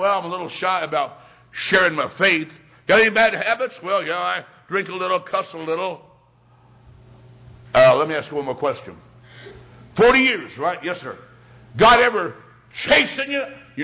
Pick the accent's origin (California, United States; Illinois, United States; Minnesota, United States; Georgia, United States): Illinois, United States; Macomb; The town and church I grew up in Macomb, Illinois, had a wonderful Sunday school teacher.